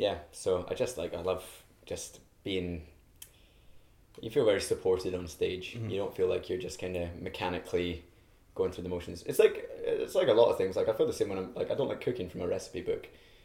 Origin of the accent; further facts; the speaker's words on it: Scotland, United Kingdom; Actually, I'm Scottish. When I was a child, we didn't carve pumpkins. We carved turnips.